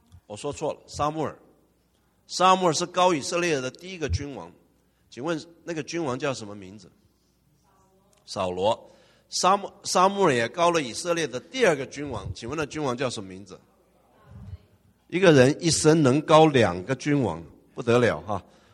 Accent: China; 尤其是我们东方人，我们中国人，我们常常讲说眼泪往肚子里流

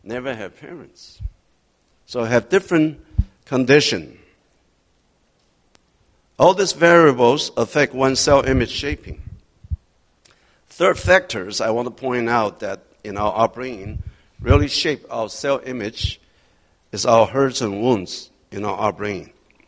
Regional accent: Taiwan; English is a second language; I was born and raised in Taiwan. I remember in my upbringing, I observed the families, our peers.

